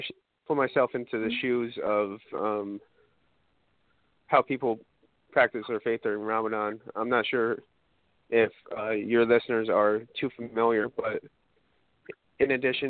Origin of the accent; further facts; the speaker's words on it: Albany, New York, United States; Yeah, I was born in Albany, and I actually live right now less than a mile away from where I grew up.